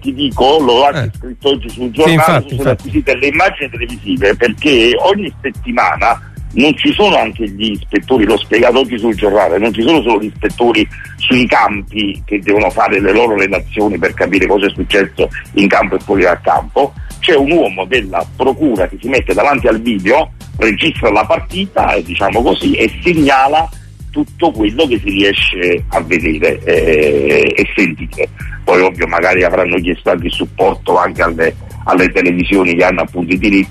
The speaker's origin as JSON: {"language": "Italian", "town": "Naples", "region": "Campania", "country": "Italy", "said": "Gian Jesus, come appunto diciamo noi appunto napoletani, si sta allenando in questo momento a Castelvolturno."}